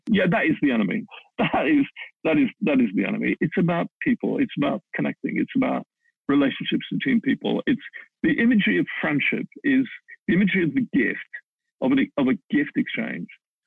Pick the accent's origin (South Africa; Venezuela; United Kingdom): South Africa; when I grew up in South Africa, and I did a little bit of work there.